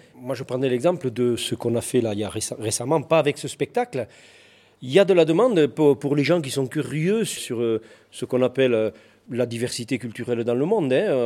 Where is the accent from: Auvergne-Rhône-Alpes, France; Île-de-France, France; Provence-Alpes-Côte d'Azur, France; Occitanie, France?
Occitanie, France; Saint-Affrique; Personnellement, je viens de Sainte-Afrique, dans l'Aveyron.